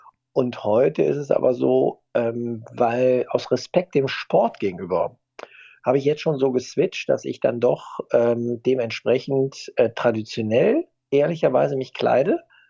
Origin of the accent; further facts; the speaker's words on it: Rhineland, Germany; Ich bin ja Rheinländer